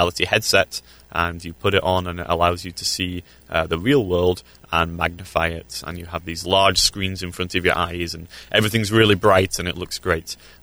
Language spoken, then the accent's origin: English; Yorkshire and the Humber, United Kingdom; now in United States; I'm from Yorkshire in the north of England.